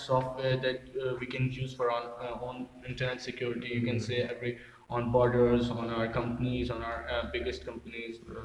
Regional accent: Islamabad, Islamabad Capital Territory, Pakistan; I'm from Islamabad, the capital of Pakistan.

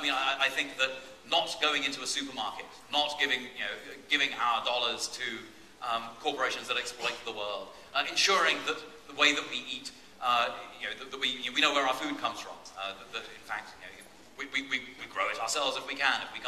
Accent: England, United Kingdom; I mean, I grew up in England, right, where the national cooking strategy is to boil something until there is no flavor left.

